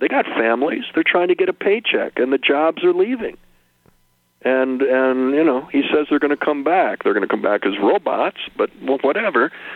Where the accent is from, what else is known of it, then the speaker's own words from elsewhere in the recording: Michigan, United States; And they all know I'm from Michigan.